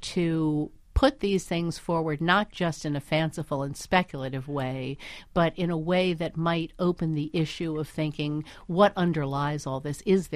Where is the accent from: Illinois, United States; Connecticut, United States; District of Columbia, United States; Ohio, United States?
District of Columbia, United States; Washington; I was in Washington, D.C. at the time. You know, that's my hometown.